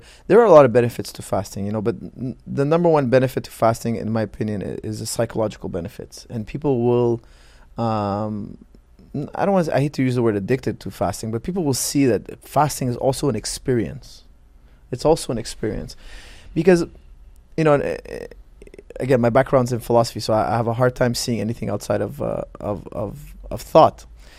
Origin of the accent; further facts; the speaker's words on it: Montreal, Quebec, Canada; My parents are from Lebanon. I'm born and raised in Montreal.